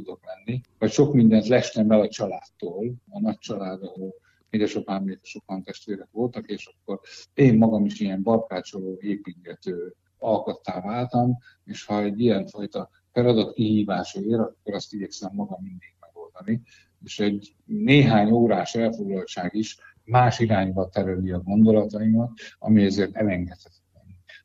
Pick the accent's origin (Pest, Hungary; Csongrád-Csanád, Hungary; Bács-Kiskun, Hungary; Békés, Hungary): Békés, Hungary; Gyula; Egyébként gyulai vagyok.